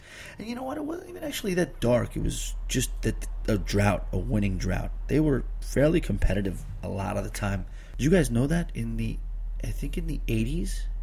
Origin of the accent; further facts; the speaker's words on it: New York, United States; I grew up in Long Island, so it's a good 35, 40-minute train ride for me to get to the South Bronx.